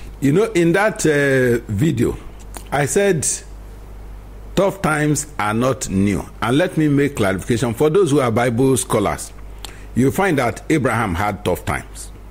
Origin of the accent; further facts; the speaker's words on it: Nigeria; And growing up in Nigeria, I have never known any time.